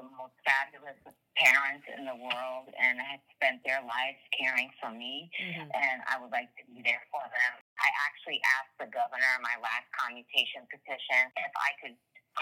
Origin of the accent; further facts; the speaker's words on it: Florida, United States; also born or lived in New Hampshire, United States; I would love to go back to where I'm from, which is Florida, and I was born and raised in Florida, and I lived there the majority of my life.